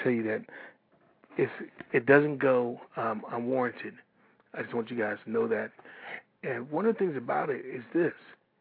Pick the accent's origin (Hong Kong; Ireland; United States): United States; Washington, District of Columbia; this next artist I'm about to play is an artist from my hometown, Washington, D.C.